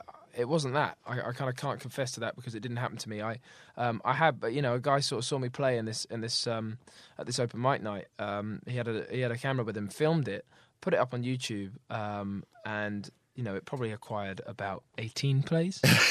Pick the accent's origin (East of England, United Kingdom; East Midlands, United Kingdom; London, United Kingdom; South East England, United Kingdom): East of England, United Kingdom; Hitchin; when I was growing up in Hitchin, my hometown, and, you know, sort of battling with this whole thing of, well, I used to love this place